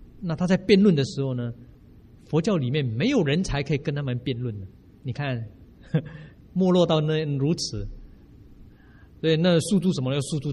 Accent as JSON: {"language": "Chinese", "country": "China", "said": "我们中国文化本来就受儒家的影响"}